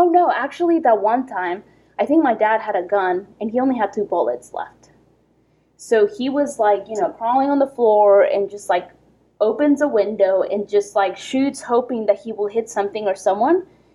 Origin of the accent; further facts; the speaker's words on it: Quito, Pichincha, Ecuador; I grew up in Ecuador, in Quito, in the 90s, when the Colombian cartels were at their full power.